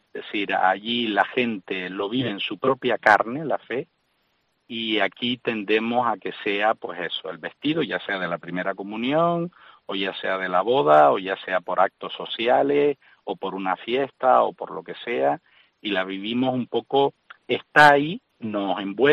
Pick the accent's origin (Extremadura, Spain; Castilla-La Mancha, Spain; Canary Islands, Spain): Canary Islands, Spain; Ingenio; yo soy de Ingenio